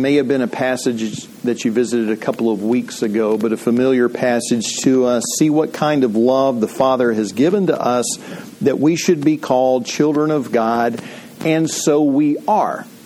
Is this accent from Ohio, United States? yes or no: yes; Ravenna, Ohio, United States; born there; I was born in Portage County, Ohio, little town called Ravenna.